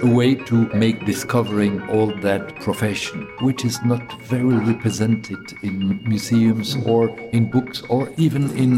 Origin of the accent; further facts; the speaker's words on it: Brussels, Brussels-Capital Region, Belgium; Yeah, in my hometown, I wanted to make a gift to my city, and I produced two new ones.